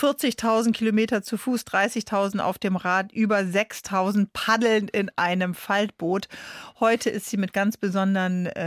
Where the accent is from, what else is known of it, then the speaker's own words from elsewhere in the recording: Northern Germany, Germany; als Norddeutsche muss ich das mal sagen